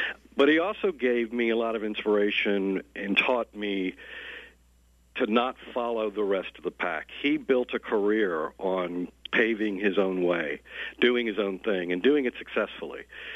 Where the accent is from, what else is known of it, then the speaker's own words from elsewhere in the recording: Louisiana, United States; While I'm from Louisiana, I worked here initially, even as a clerk at the Baton Rouge paper, copy boy, if you will.